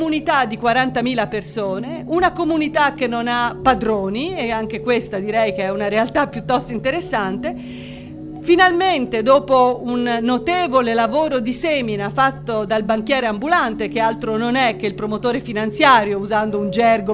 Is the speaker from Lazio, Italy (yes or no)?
yes; Rome, Lazio, Italy; Io vengo da Roma, ovviamente sono qui come consigliera d'amministrazione